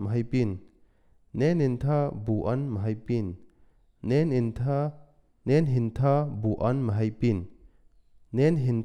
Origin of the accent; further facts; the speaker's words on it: Paidam Pantha, Manipur, India; English is a second language; I'm 30 years old. I'm from Paidam Pantha, Chandel District, Manipur.